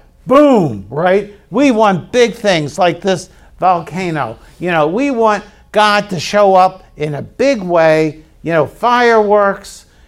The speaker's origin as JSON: {"language": "English", "town": "Baltimore", "region": "Maryland", "country": "United States", "said": "I'm from Baltimore. What can I say?"}